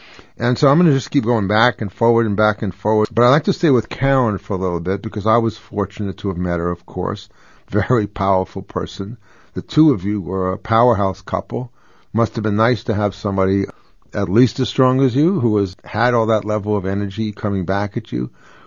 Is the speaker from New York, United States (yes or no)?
yes; Valley Stream, New York, United States; when I grew up in Valley Stream, Long Island, my father was a trade union social democrat, anti-communist, very strongly pro-democratic.